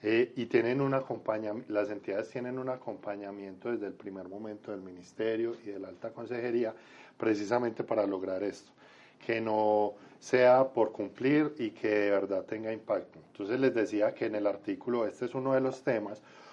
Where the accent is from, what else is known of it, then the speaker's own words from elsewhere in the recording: Medellín, Antioquia, Colombia; No, soy de Medellín.